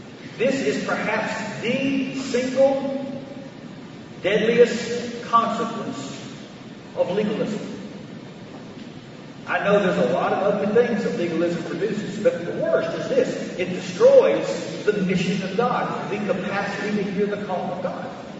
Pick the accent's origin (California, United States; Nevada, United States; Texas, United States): Texas, United States; Dallas; I grew up in South Oakland in South Dallas, back in a time of tremendous racial tension.